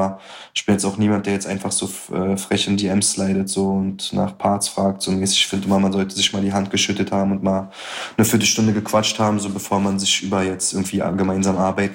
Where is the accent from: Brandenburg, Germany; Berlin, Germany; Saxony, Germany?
Berlin, Germany; weil wir sind aus Gropestadt